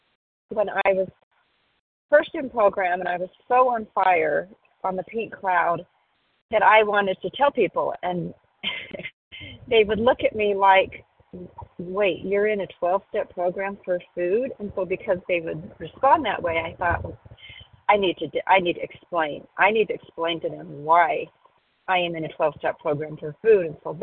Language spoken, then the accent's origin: English; Utah, United States; compulsive overeater from Utah.